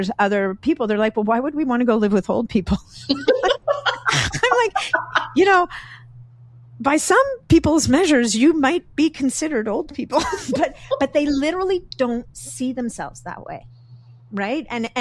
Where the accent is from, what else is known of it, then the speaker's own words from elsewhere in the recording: Canada; I'm a Canadian. I'm going to be neutral, but just not going to go there.